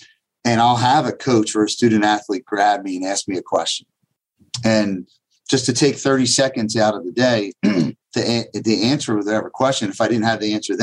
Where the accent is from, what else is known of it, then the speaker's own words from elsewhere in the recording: Philadelphia, Pennsylvania, United States; Yeah, I grew up in the Roxborough, Manayunk area of Philadelphia.